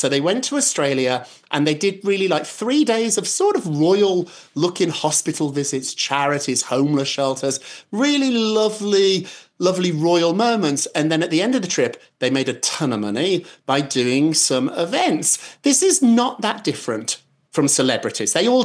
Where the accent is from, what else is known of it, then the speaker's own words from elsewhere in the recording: United Kingdom; I grew up in Britain